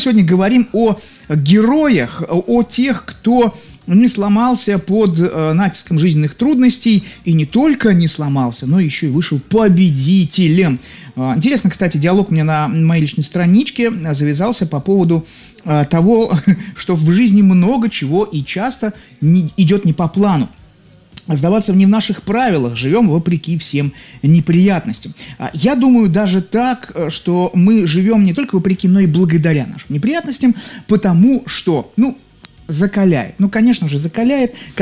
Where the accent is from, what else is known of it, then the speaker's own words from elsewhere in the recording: Saint Petersburg, Russia; я из Санкт-Петербурга.